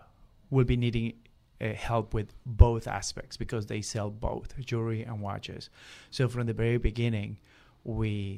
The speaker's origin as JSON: {"language": "English", "country": "Colombia", "moved": "as an adult", "lives_now": "Los Angeles, United States", "said": "I'm originally from Colombia, but I moved to Los Angeles 30 years ago."}